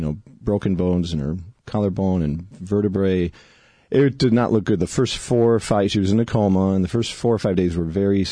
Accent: Cleveland, Ohio, United States; moved away as an adult; I was born and raised in Cleveland. Yeah, I came out here 13 years ago, but born and raised, you know, in Cleveland, Ohio.

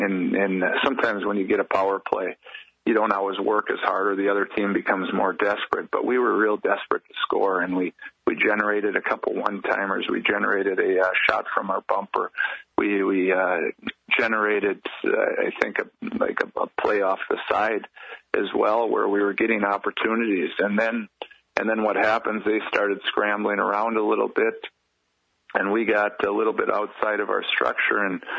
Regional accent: Minnesota, United States; You know, especially for me, you know, growing up in Minnesota, where I've done it since I think I was age probably two.

